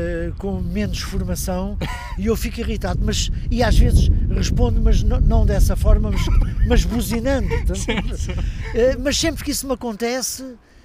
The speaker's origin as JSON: {"language": "Portuguese", "region": "Coimbra", "country": "Portugal", "tie": "born or raised there", "said": "Às vezes, quando vou à minha terra natal"}